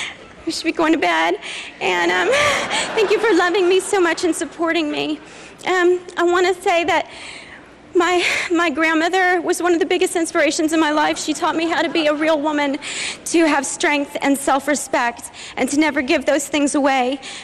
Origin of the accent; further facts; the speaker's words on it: Tennessee, United States; Never thought I'd be here my whole life. Growing up in Tennessee.